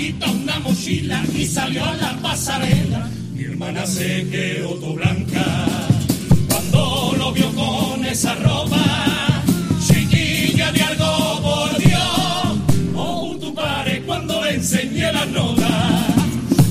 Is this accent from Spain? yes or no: yes; Cádiz, Andalusia, Spain; soy de Cádiz, tengo 50 años